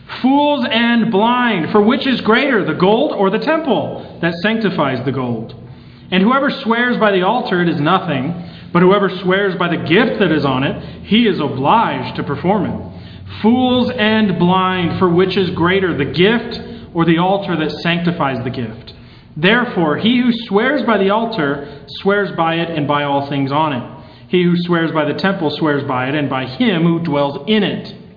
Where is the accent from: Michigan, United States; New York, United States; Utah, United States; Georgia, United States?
Utah, United States; this passage has always resonated with me, being born and raised in Utah.